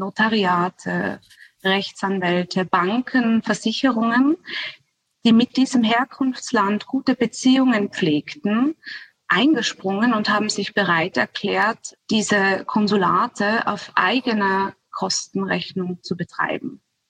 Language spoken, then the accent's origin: German; Austria; als Österreicher ist man zwar schon Ausländer, aber nicht so extrem Ausländer.